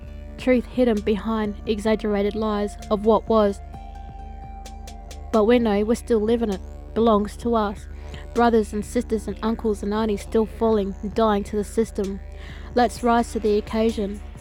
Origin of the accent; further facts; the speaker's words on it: Alice Springs, Northern Territory, Australia; I noticed that in New South Wales and also in my hometown in Alice Springs, a lot of people that listened to … were also, you know, they were proud to be black.